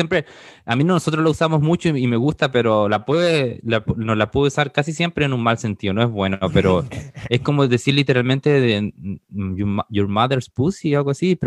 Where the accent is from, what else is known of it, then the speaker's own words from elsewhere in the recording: Chile; mira mi banderita chilena atrás. Yo soy chileno, aunque no lo crean, con mi puto acento, pero sí soy chileno